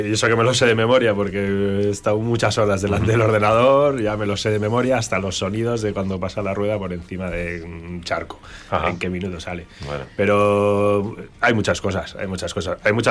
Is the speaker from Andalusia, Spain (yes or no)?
no; San Sebastián, Basque Country, Spain; Sí, tío, yo además soy de Donosti, tengo contacto ahí